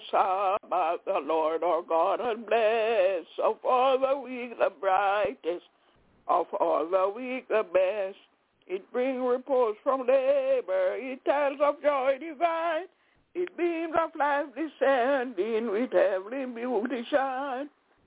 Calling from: Albany, New York, United States; I'm calling from Albany in New York.

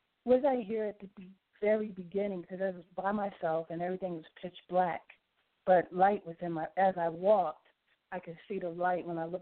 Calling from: New Jersey, United States; I'm calling from Jersey, even though, well, I'm in Jersey currently, put it that way.

